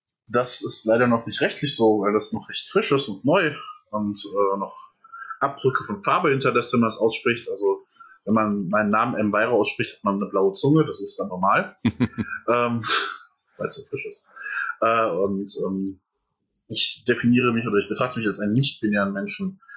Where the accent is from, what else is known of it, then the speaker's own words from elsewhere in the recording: Etzengesäß, Hesse, Germany; also born or lived in Erbach; Ich bin geboren in Erbach im Odenwald. Mhm. Und dann habe ich im wunderschönen Etzengesäß meine Kindheit verbracht.